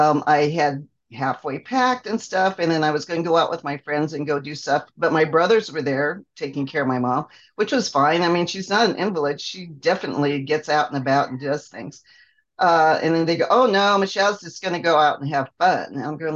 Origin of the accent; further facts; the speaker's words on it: Santa Barbara, California, United States; I grew up in Santa Barbara